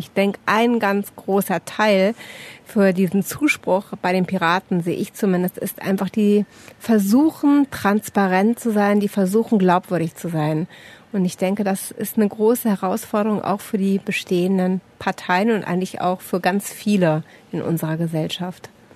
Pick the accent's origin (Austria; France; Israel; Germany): Germany; Northern Germany; Ich komme aus einer Seefahrerfamilie, die mögen den Horizont. Ich komme aus Norddeutschland, da sind so weite Ebenen und weite Horizonte.